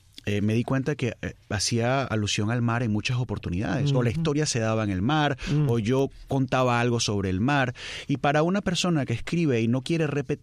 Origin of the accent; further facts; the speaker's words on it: Valencia, Carabobo, Venezuela; aun cuando yo crecí en Valencia, y es mi ciudad, realmente, y es una cosa muy extraña, yo pertenezco a la cuadra donde yo viví. Yo soy de, sucede que ese sitio está en Valencia, pero ser valenciano tiene otro montón de connotaciones